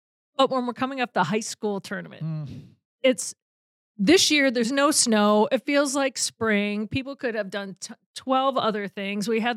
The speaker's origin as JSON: {"language": "English", "region": "Massachusetts", "country": "United States", "moved": "as an adult", "said": "But I, hands down, when I first got here back in 2004, long time. So I think I might be now a Minnesotan."}